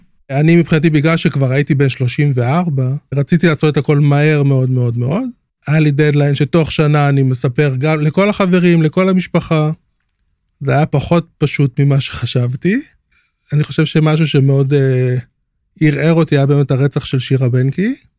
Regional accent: Beersheba, Southern District, Israel; נולדתי וגדלתי בבאר שבע, וכן, ילד למשפחה גרוזינית

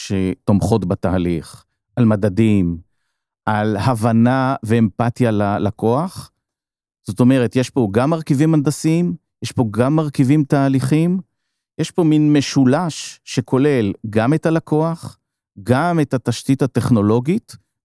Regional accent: Ramat Gan, Tel Aviv District, Israel; לא גדלתי באיזה מקום שכוח אל, אני גדלתי ברמת גן

